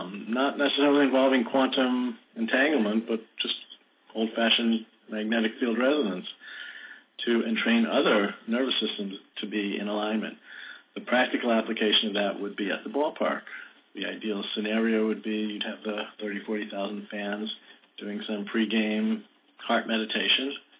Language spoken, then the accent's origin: English; Boston, Massachusetts, United States; I'm from Boston, and as you may be aware, the Red Sox did pretty well in 2004